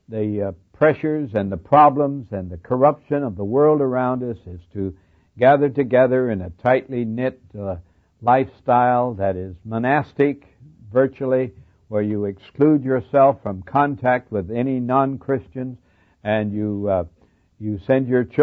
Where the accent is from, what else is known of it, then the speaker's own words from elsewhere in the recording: Montana, United States; Now, I come from Montana, where there's lots of sheep, and I've seen a lot of sheep herders.